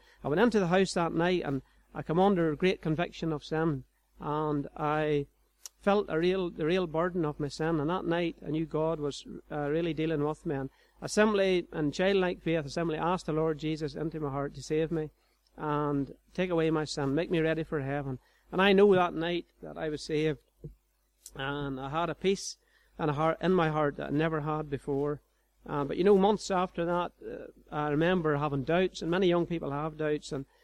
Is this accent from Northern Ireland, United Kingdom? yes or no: yes; Ballymoney, Northern Ireland, United Kingdom; Outside Ballymoney, I was brought up on a farm on the banks of the Bann on a townland called the Eden. Went to Eden Primary School.